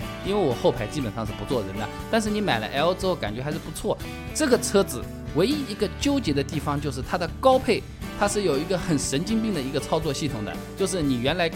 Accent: China; 放在一起其实非常适合我们中国人

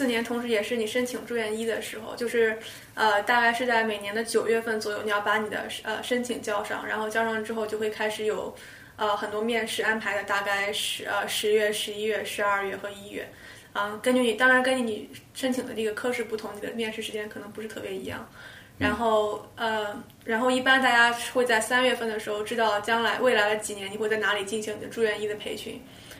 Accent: Shandong, China; now in United States; 我来自中国的山东，然后现在在美国读医学院。

